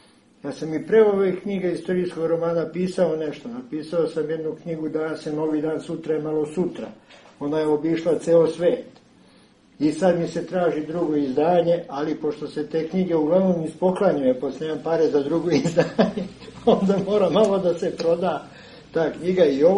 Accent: Serbia; Ali mi smo Srbi

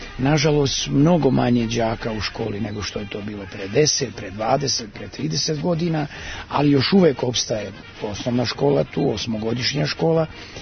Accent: Sirogojno, Šumadija and Western Serbia, Serbia; born there; Pa ja sam rođen u Sirogojnu, doduše prilično davno, ali Sirogojno je jedno od hiljadu sela u Srbiji koja postoje

